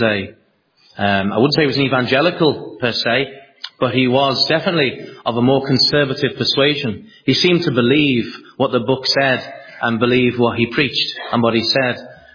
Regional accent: Liverpool, North West England, United Kingdom; also born or lived in Cyprus; we grew up later on, my father having left us, in a place called Knotty Ash, which is maybe a familiar name for Liverpool, Knotty Ash. So we were a church-going family.

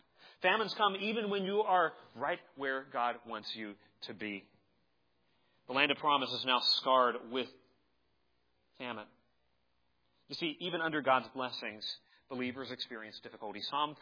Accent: Arizona, United States; Okay, I grew up in Arizona, and we would get these La Nina winters where we didn't get any rain

